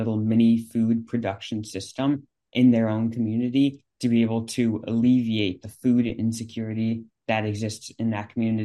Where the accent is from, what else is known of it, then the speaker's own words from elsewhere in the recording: New York City, New York, United States; I am 16 years old and I'm from New York City.